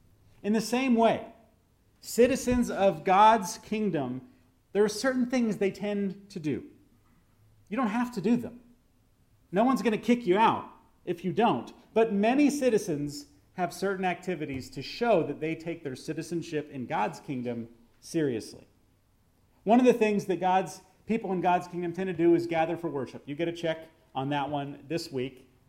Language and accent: English; Austin, Texas, United States; born there; I was born in Austin, Texas.